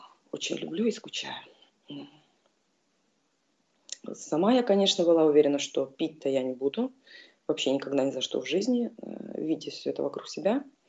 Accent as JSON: {"language": "Russian", "region": "Sevastopol", "country": "Ukraine", "tie": "born or raised there", "moved": "yes", "lives_now": "Istanbul, Turkey", "said": "Я из Крыма, из Севастополя, родом оттуда. Так что вот так вот еще представлюсь. Но живу я в Турции уже давно, в Стамбуле."}